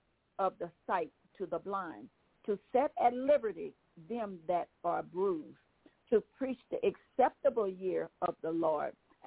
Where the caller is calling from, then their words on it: Baton Rouge, Louisiana, United States; I'm calling from Baton Rouge, Louisiana